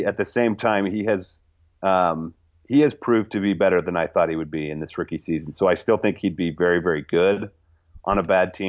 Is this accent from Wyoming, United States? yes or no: yes; Wyoming, United States; who obviously knows I'm from Wyoming and in Wyoming.